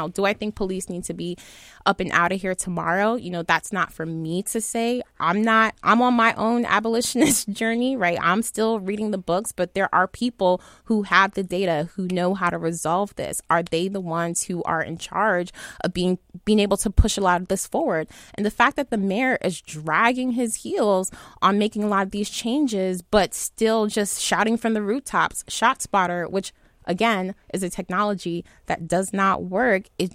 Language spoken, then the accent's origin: English; New York City, New York, United States; Yeah, first of all, I'm from New York City.